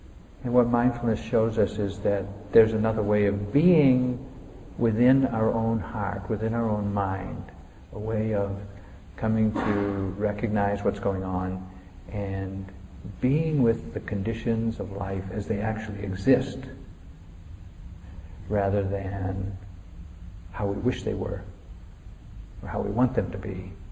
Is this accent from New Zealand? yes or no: no; New England, United States; You know, I grew up in New England, and in New England there's a strong cultural tradition of being self-reliant, independent